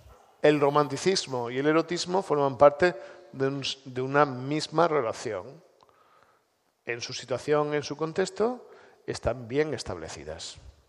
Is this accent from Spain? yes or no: yes; Spain; Nosotros, como buenos españoles, tenemos cierta tendencia a ver lo negativo.